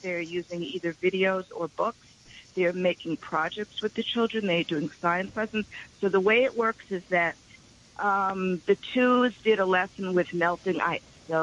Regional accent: New York City, New York, United States; I'm from Brooklyn.

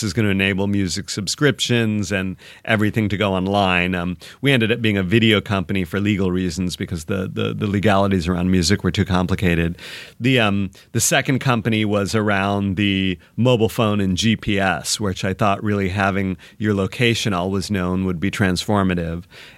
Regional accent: Michigan, United States; also born or lived in Seattle; now in Los Angeles, United States; No, I grew up in Michigan, but I was in Seattle a long time.

